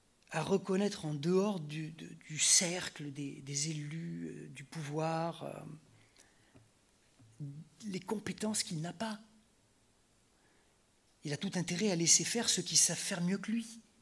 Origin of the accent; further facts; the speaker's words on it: France; nous, en tant que Français, on pense tout de suite au dégagisme.